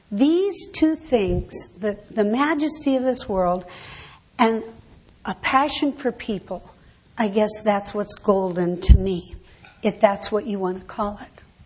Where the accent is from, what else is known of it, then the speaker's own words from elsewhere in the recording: Colorado, United States; I was raised in Colorado. I love the beauty of them.